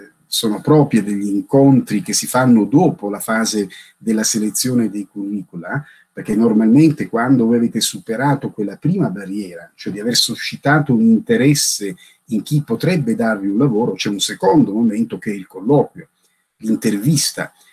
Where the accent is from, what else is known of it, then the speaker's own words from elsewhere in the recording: Bari, Apulia, Italy; moved away; io vivo fuori Bari da ormai 30-40 anni, ma sono barese